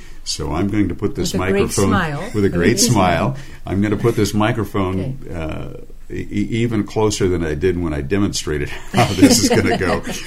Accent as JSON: {"language": "English", "town": "Compton", "region": "California", "country": "United States", "tie": "born there", "said": "I was born in Compton. But it was a long time ago."}